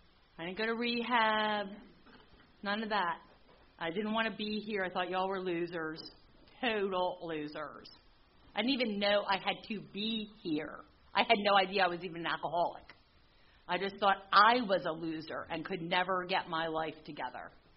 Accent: Pennsylvania, United States; I grew up in Upper Bucks County. I went to high school Penn Ridge.

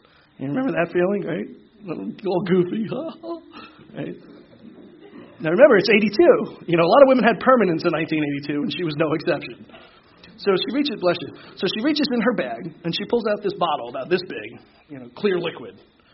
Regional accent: New York, United States; born there; I was born in New York. Sorry. I was razzed about that before. It was worse than Jersey, you know.

